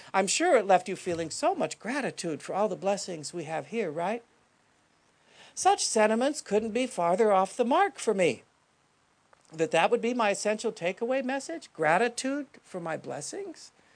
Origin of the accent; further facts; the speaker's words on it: United States; After all, I'm an American who desires and wants more.